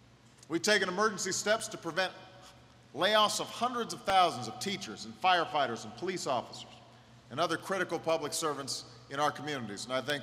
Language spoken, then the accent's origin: English; Illinois, United States; a state like Wisconsin or my home state of Illinois